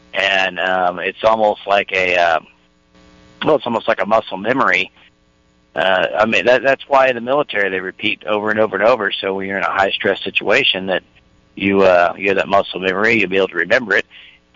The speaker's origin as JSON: {"language": "English", "town": "Hollister", "region": "California", "country": "United States", "said": "Well, I'm from Hollister, so that's why when you said it, it really popped me up."}